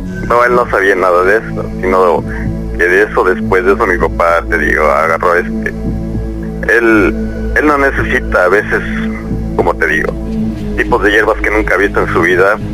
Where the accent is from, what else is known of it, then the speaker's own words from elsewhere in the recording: Tlaxcala, Mexico; Yo soy del estado de Tlaxcala.